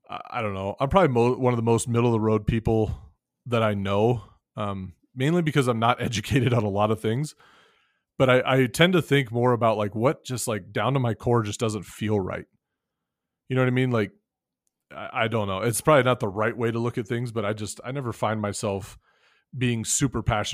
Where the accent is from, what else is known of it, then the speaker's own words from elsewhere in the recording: Wyoming, United States; And, you know, growing up in Wyoming where coal is king, you know, I definitely understand the need for coal